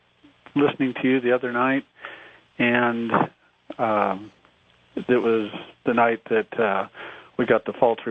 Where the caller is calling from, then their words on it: Baker City, Oregon, United States; I'm from Baker City, Oregon. I'm listening to you on KBKR.